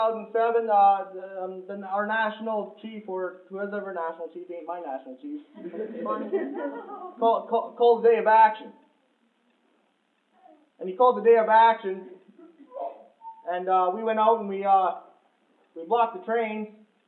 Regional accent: Tyendinaga, Ontario, Canada; I'm from Tynanega, as I said before.

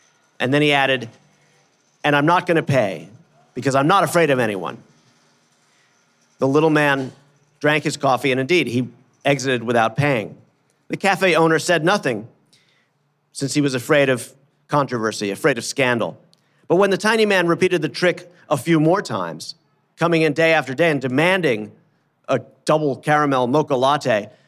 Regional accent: Brooklyn, New York, United States; But I grew up in Brooklyn.

